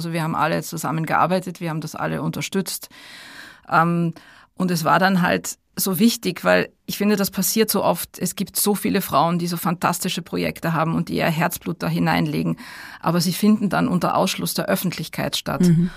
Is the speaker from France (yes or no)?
no; Düsseldorf, North Rhine-Westphalia, Germany; now in Austria; Also ich bin Beute-Österreicherin, ich bin eigentlich Deutsche, ich bin in Düsseldorf geboren und aufgewachsen, bin dann 1987